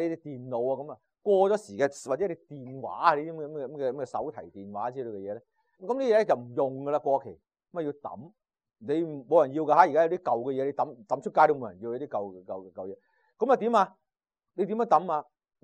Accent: Guangzhou, Guangdong, China; now in United States; 我细个时候我喺广州大嘅。

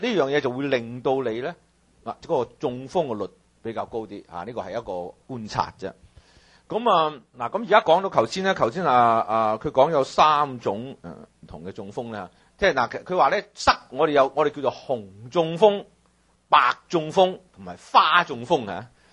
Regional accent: China; 我哋中國人食嘢中意落鹽，中意落豉油，又中意落蠔油

